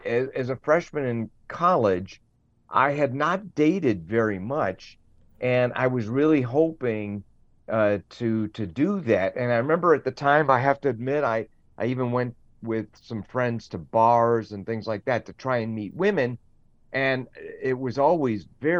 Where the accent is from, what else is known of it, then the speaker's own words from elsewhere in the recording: Evanston, Illinois, United States; Evanston, Illinois is the first suburb of north of Chicago. And that's where I was born. I was born in Evanston.